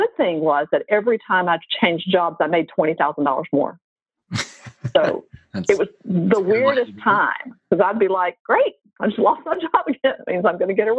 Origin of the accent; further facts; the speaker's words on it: Nashville, Tennessee, United States; which was Nashville, my hometown.